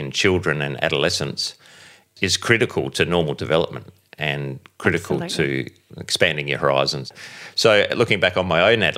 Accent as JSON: {"language": "English", "town": "Adelaide", "region": "South Australia", "country": "Australia", "tie": "born or raised there", "said": "I grew up in Adelaide. My father was a doctor. He went to England to capture an English nurse as his bride."}